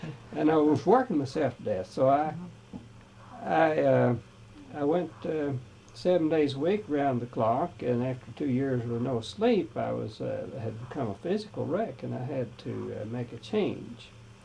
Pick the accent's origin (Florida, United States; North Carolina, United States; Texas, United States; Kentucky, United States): Kentucky, United States; also born or lived in McCreary County, Kentucky; I was born on the Smithtown Ridge in McCrory County, and but my father moved his family to a farm in the north part of Pulaski County, and I attended school at Science Hill there.